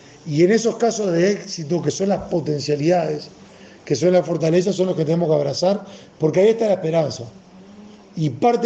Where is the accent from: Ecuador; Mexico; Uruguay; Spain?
Uruguay; Y felicitamos y como uruguayos reconocemos el trabajo realizado.